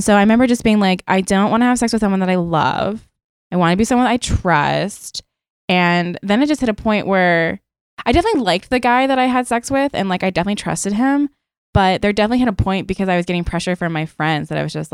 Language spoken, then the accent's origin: English; Maryland, United States; I'm also from Maryland, so I fucking love crabs.